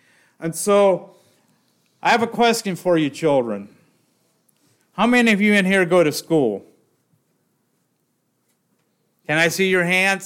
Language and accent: English; Trail, Ohio, United States; I grew up in Holmes County, as you probably all heard by now, with my accent, Trail, Ohio.